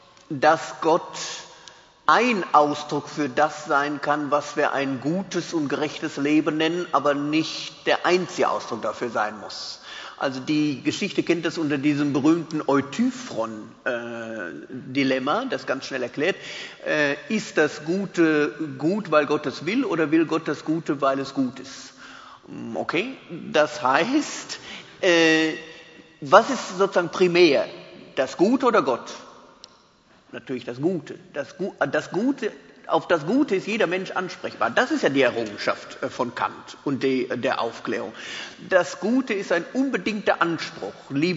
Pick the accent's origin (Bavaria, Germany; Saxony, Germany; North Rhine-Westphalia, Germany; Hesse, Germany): North Rhine-Westphalia, Germany; Arnsberg; Aber ich bin jetzt auch in Arnsberg im Sauerland aufgewachsen.